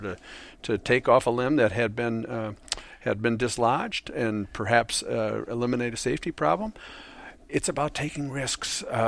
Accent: Milwaukee, Wisconsin, United States; No, I'm from the Milwaukee area. I went to Marquette, as you indicated, in the old Al McGuire days. I loved growing up where I grew up. It was a great experience. But Texas has now gotten into my blood, and I'm a Texan.

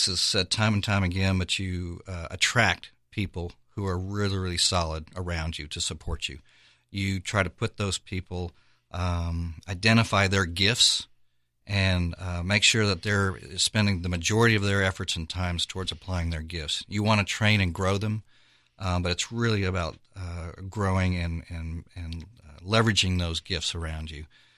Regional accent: Texas, United States; as a Texan

